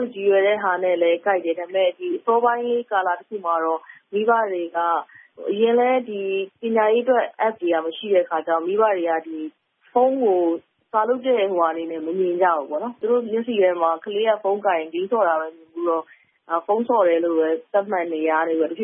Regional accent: Yangon, Yangon Region, Myanmar; ကျွန်တော်ဆိုရန်ကုန်မှာပဲမွေးရန်ကုန်မှာပဲကြီး

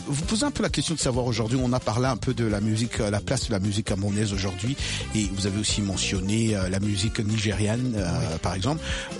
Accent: Kinshasa, DR Congo; Moi, je suis congolais d'origine. Et entendre le lingala, déjà, nous, quand on grandissait même à Kinshasa

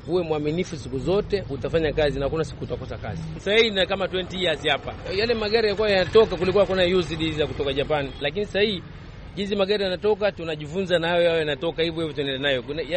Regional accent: Kilimanjaro, Tanzania; born there; Mimi mwenyewe nimezaliwa Tanzania

